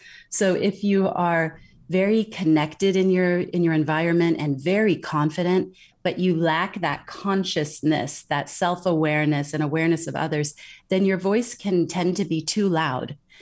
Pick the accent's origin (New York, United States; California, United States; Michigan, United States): California, United States; moved away as an adult; now in Singapore; I'm based in Singapore. I've been living abroad for 20 years, born and raised in California